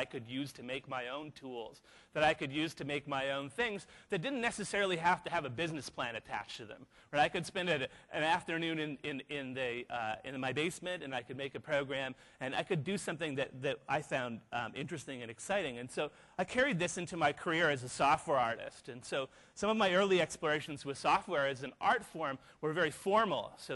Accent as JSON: {"language": "English", "town": "Vancouver", "region": "British Columbia", "country": "Canada", "said": "I'm Canadian. being here in Auckland is in particular really interesting for me. I'm from Vancouver, which feels like the two cities were separated at birth."}